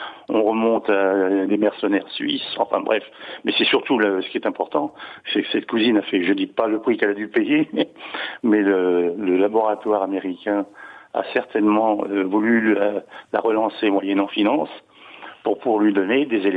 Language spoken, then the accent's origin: French; Rhineland, Germany; De Rhénanie.